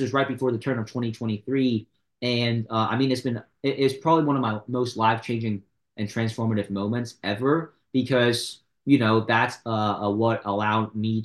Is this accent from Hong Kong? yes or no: yes; Hong Kong; I'm from Hong Kong, City of International Commerce.